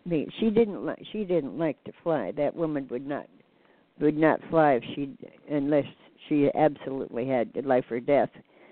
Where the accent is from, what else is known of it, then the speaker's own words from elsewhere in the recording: Illinois, United States; born there; You know, I was born down in Southern Illinois, and it was, you know, the heart of the Bible Belt.